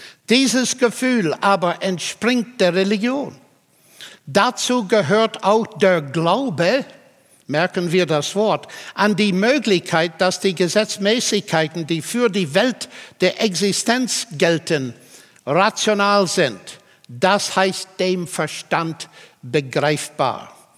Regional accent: Northern Ireland, United Kingdom; German is a second language; ich komme aus Nordirland. Meine Eltern waren gläubig und die waren sehr ungewöhnlich, weil sie christlich waren, ohne sektierisch zu sein.

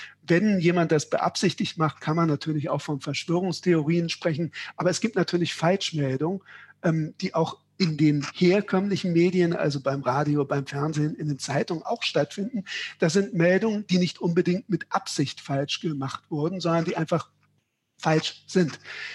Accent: Hamburg, Germany; born there; die sitzt in Hamburg, meiner Geburtsstadt übrigens

